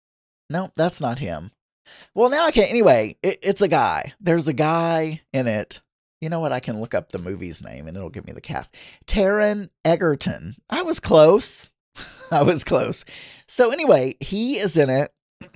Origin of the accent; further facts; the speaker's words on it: the South, United States; And look, I grew up in the South. I'm trying to be a manly man.